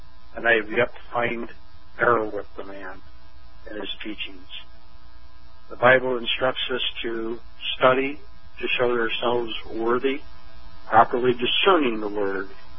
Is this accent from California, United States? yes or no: no; Durand, Michigan, United States; I'm from Durand, Michigan. I drove down here a long ways